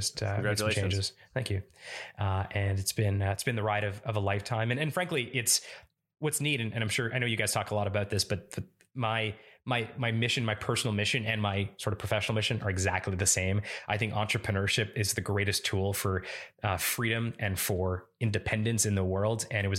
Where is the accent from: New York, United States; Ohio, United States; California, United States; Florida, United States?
Florida, United States; also born or lived in Montreal, Canada; I was born in Montreal in Canada, grew up in South Florida, and moved to Montreal to go to McGill when I was 17. That was 2001.